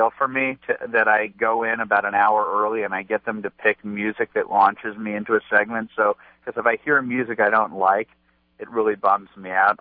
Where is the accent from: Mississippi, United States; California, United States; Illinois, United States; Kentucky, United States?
California, United States; Hollywood; I grew up in Hollywood, was involved in Hollywood in the old media.